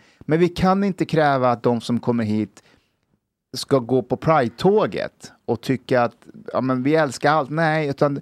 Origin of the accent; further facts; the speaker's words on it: Sweden; Jag tänker själv, om jag som svensk så någonstans, bor i utlandet i ett år eller så, då vill jag ju vara med svenskar.